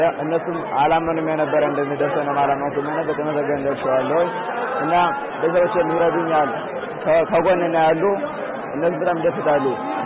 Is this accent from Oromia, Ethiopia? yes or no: no; Gondar, Amhara, Ethiopia; now in Israel; ኢትዮጵያዊ ተወላጅ ነኝ። ያደኩት መተው ነው 10 አመት ኖራለሁ። የዘለኩበትና ያደኩበት ጎንደር ውስጥ ጋር ነው። እስራኤል ሀገር የ10ኛ ክፍል ተማሪ ነኝ።